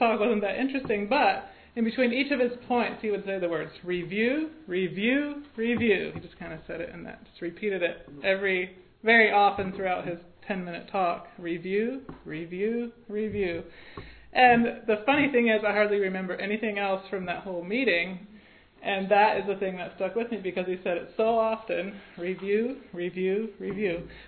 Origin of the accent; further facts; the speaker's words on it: Ephrata, Pennsylvania, United States; I am from Ephrata, Pennsylvania.